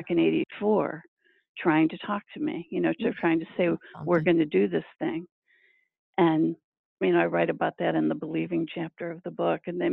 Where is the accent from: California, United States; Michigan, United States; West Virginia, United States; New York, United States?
Michigan, United States; now in Massachusetts, United States; when I moved out here from Michigan in 1984, when I say out here I mean to Massachusetts and this area, and I moved in 84. I think by the time I was 12 and growing up in Michigan